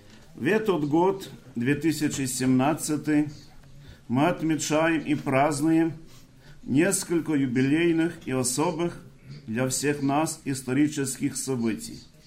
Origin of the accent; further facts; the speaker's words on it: Ukraine; мы с Украины, мы знаем, как должен быть то митрополит